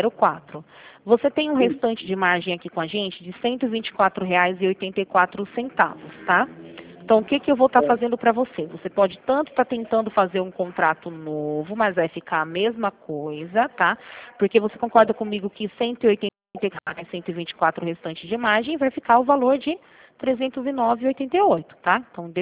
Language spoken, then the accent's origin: Portuguese; Rio Claro, São Paulo, Brazil; eu sou daqui mesmo de Rio Claro